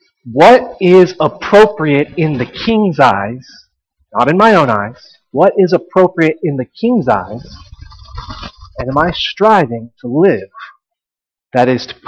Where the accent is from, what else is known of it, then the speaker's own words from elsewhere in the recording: Texas, United States; as a young boy growing up in Texas, what, you wanted to go dancing?